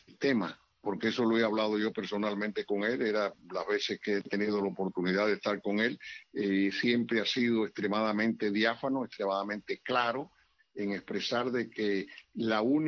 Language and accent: Spanish; Cuba; para mí va a ser un placer contemplar el resurgimiento de la nueva república, donde todos los cubanos seamos iguales